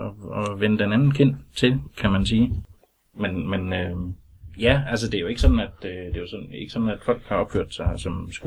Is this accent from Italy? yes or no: no; Struer, Central Denmark Region, Denmark; Jamen, det er en højt respekteret by, der hedder Struer, som ligger ja, i nærheden af Vinderup og Holstebro.